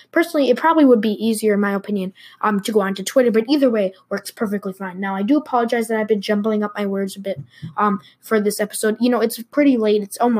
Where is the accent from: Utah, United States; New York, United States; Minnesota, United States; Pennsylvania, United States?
Minnesota, United States; in my home state of Minnesota